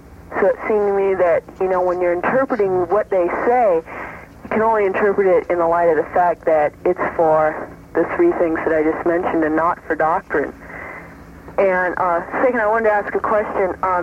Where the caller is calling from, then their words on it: Los Angeles, California, United States; I'm from Los Angeles.